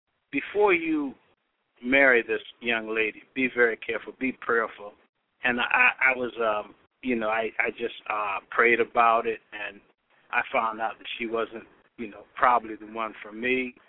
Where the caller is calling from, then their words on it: Orlando, Florida, United States; Well, yeah, I'm calling from Orlando.